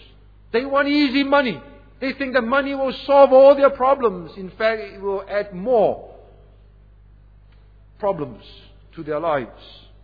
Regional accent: Singapore; As a Singaporean, we are well known, aren't we?

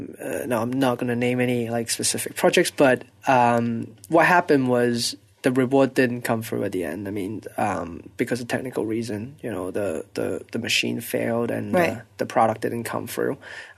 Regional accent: Hong Kong; I mean, I'm from Hong Kong.

